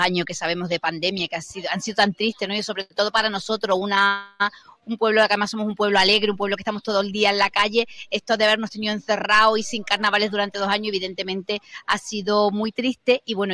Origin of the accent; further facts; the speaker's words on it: Cádiz, Andalusia, Spain; lo que refleja cómo somos los gaditanos y las gaditanas.